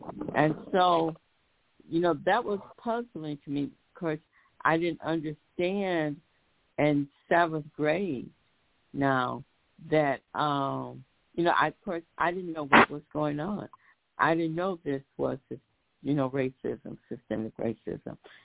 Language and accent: English; Detroit, Michigan, United States; how I grew up partially in Detroit, also on Detroit East Side, and attended Miller Junior High at the time.